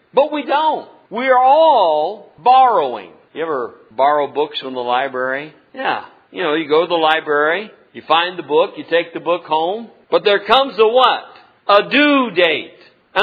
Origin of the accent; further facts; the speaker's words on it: Illinois, United States; And I don't know whether I'm proud I'm from Illinois anymore or not.